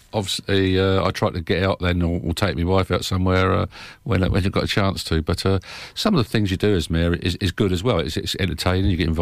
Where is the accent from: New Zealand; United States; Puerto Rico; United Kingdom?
United Kingdom; Leicester, East Midlands; born there; I was born in Leicester, so I'm pretty happy at the moment.